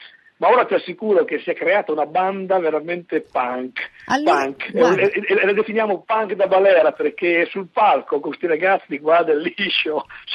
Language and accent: Italian; Emilia-Romagna, Italy; io sono romagnolo, parlavo bene della mia terra e soprattutto della musica della mia terra, della musica folcloristica romagnola.